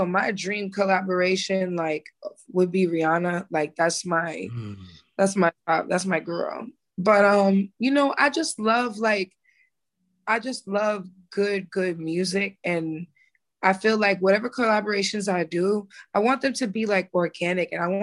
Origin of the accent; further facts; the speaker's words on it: Boston, Massachusetts, United States; I'm coming from Boston, so we're already just number one. Like, we love our teams, we love our sports.